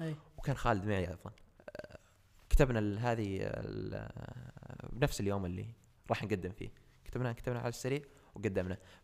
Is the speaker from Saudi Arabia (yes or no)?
yes; Al-Qassim, Saudi Arabia; الوحيد من القصيم وضمن الخمسين الأوائل على مستوى المملكة في الابتكار هذا